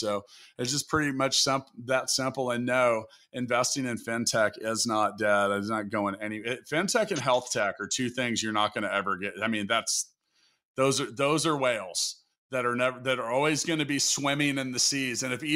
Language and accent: English; Kansas City, United States; here in my hometown of Kansas City